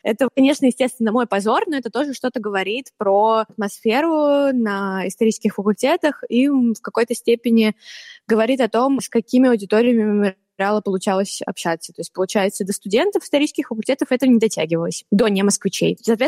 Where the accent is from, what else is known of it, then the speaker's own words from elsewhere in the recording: Siberia, Russia; я не из Москвы. Я жила в очень маленьком городе в Сибири и поступила в 2015 году в университет.